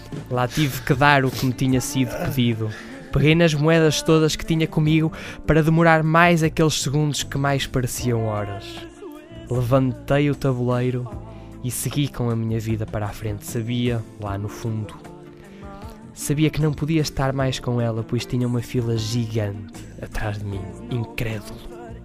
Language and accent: Portuguese; Portugal; E como bons portugueses que somos e engenheiros que somos